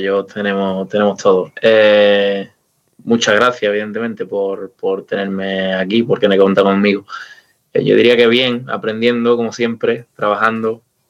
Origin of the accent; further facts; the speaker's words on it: Punta Umbría, Andalusia, Spain; now in Seville, Spain; ya cuando paso a venirme a vivir de Punta Umbría, de donde soy, de Huelva, a Sevilla con 18 años, a estudiar en la universidad